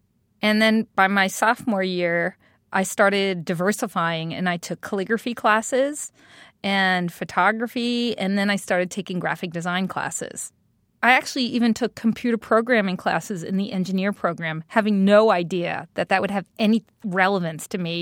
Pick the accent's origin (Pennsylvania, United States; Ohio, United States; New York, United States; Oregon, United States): New York, United States; Brooklyn; born there; I was born in Brooklyn.